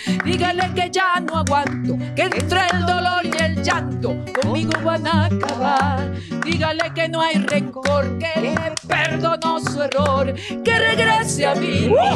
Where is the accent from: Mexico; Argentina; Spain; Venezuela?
Venezuela; estoy feliz que estoy en mi país y que estoy haciendo producciones para Venezuela